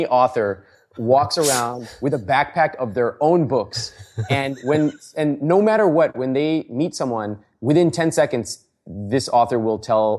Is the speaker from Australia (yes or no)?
no; India; So let me give you some examples of things that I talk about as an Indian person.